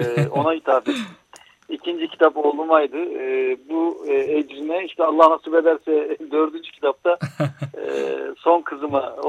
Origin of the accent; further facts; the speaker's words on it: Sarıyer, Istanbul, Turkey; Sarıyerliyim, doğma büyüme ve Sarıyer aşığı bir adamım.